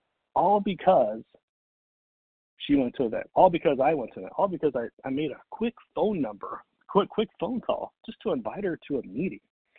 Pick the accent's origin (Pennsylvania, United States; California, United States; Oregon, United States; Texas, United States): Texas, United States; I barely know English. I'm from Texas. What do you mean?"